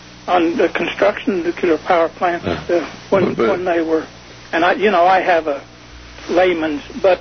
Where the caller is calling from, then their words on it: Fort Worth, Texas, United States; I'm calling from Fort Worth.